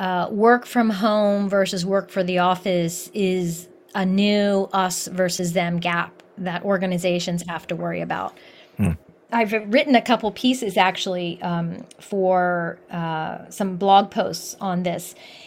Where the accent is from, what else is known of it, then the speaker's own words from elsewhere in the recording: Columbus, Ohio, United States; Now, I grew up in Columbus, Ohio, and I grew up in a very, very homogeneous town in Columbus, Ohio.